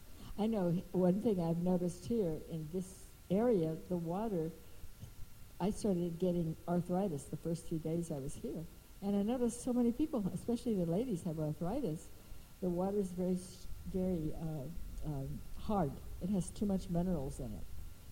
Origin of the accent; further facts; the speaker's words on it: Texas, United States; Even then, not very much so, but I grew up in Texas. Nobody ever heard of vegetarianism or yoga.